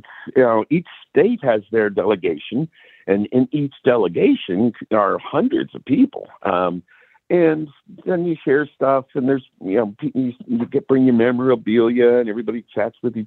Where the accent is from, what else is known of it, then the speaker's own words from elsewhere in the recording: United States; As an American, Starmer.